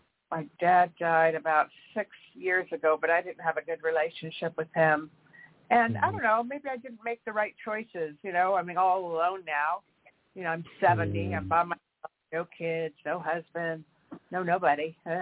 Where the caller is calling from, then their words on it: California, United States; in California.